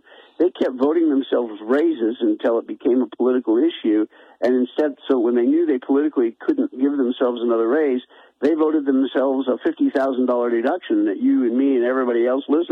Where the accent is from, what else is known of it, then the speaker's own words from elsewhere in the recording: Oregon, United States; So now, yeah, when I grew up in Oregon, out as a kid, it was much like Montana.